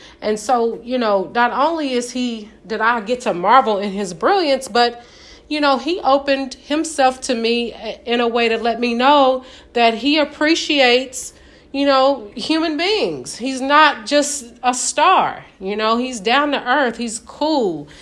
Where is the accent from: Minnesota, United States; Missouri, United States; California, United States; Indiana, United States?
Indiana, United States; Indianapolis; We're both from Indianapolis, which was ironic.